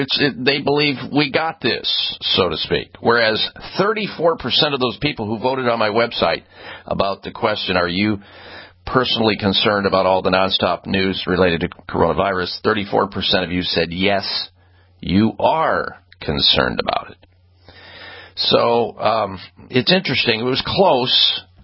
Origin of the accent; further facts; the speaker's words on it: Midwest, United States; I grew up in the Midwest, folks.